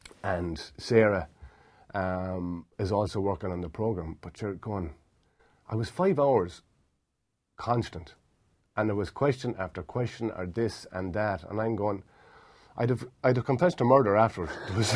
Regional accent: Ballina, County Mayo, Ireland; Ballina split into four teams. United, Fitzgerald's, Pat's. Mm. And the Quay. I played for the Quay. I'm from the Quay.

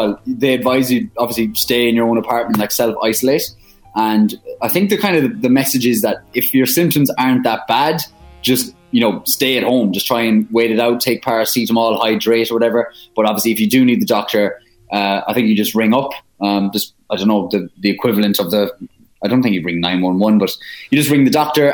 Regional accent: Ireland; like whenever I tell them I'm Irish, they don't really know where I'm from in Ireland.

